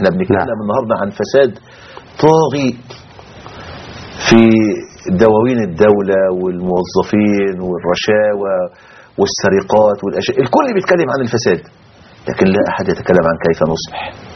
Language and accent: Arabic; Egypt